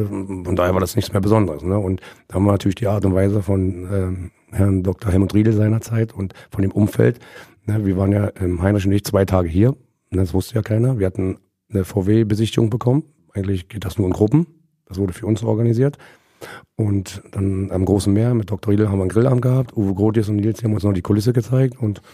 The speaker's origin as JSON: {"language": "German", "town": "Babelsberg", "region": "Brandenburg", "country": "Germany", "tie": "born or raised there", "said": "Also da Babelsberg direkt, ja, das ist meine Heimat."}